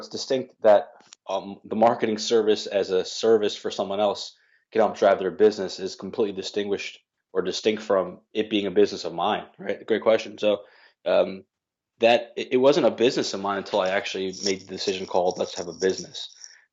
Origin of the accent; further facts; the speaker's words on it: New York, United States; I grew up in New York area, went to school for finance and for banking.